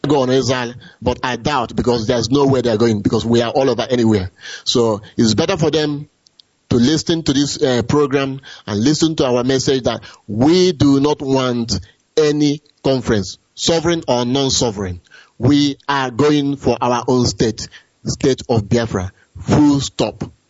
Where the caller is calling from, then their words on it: East Midlands, United Kingdom; I'm calling from East Midland.